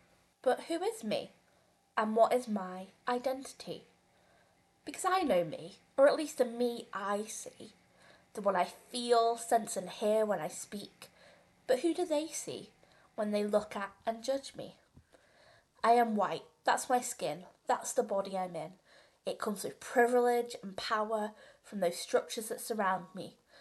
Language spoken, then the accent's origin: English; United Kingdom; I am British, from the Isles of Albion, where the boats came from, the colonial power, the origins of the genocide, the atrocity.